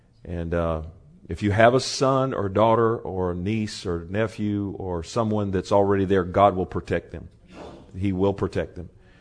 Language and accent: English; United States; I love America, and I'm American all the way to my toes